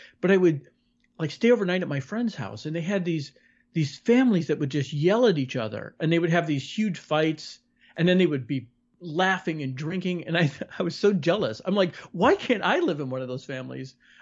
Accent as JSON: {"language": "English", "town": "Chicago", "region": "Illinois", "country": "United States", "tie": "born or raised there", "said": "Growing up in Chicago, I was reading about growing up in the suburbs. I didn't realize how many mob hits were going on all around me."}